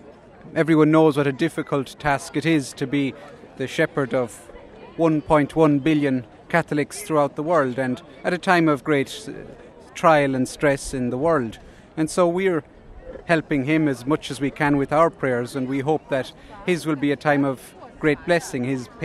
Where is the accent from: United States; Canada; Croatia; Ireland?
Ireland; I'm from Ireland myself.